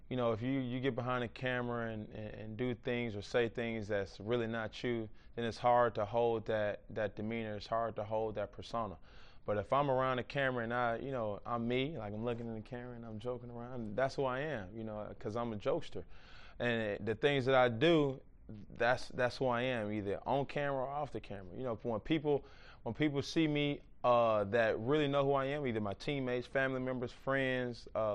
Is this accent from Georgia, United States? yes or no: yes; Atlanta, Georgia, United States; You know, with me growing up in Atlanta, with so many players or entertainers, athletes coming from where I came from